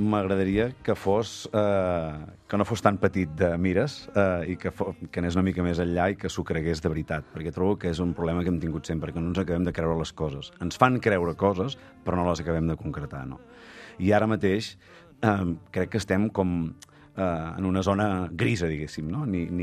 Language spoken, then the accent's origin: Catalan; Besalú, Catalonia, Spain; now in Vilablareig, Spain; la meva dona és de Santa Coloma de Farners, jo sóc de Besalú i cada cap de setmana érem a Girona, perquè teníem la família i els amics allà.